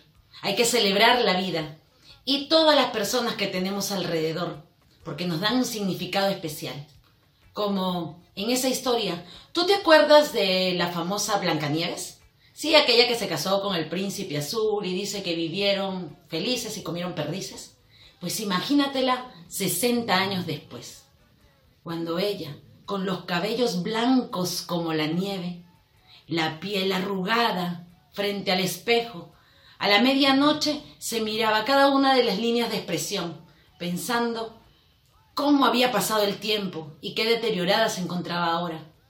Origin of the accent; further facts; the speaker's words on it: Lima, Peru; Soy de Lima, Perú.